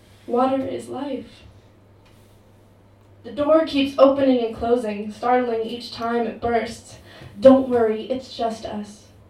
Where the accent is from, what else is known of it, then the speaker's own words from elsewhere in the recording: Wyoming, United States; I'm from Wyoming, so hello. Right. Another American here.